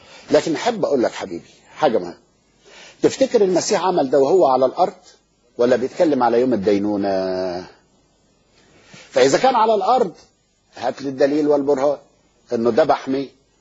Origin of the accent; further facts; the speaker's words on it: Egypt; احنا عندنا في مصر نقول ايه